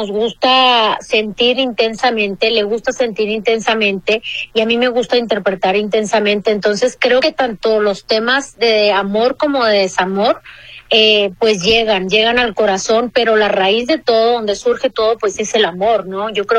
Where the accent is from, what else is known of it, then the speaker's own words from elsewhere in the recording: Monterrey, Nuevo León, Mexico; born there; also born or lived in Guadalajara; Yo siempre he dicho que yo soy regia de nacimiento, pero tapatía por adopción.